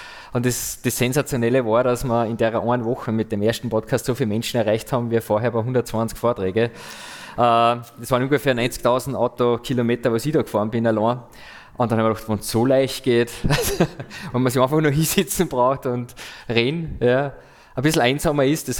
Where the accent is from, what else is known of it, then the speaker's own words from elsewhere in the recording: Styria, Austria; Also, jetzt habe ich auch was gelernt als Steirer.